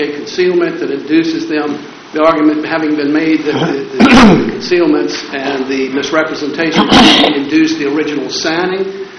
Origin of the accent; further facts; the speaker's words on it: Irvington, United States; from Irvington